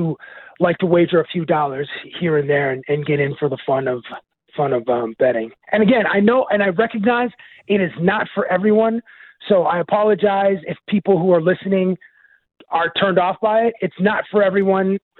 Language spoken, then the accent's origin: English; Toronto, Ontario, Canada; I'm from Toronto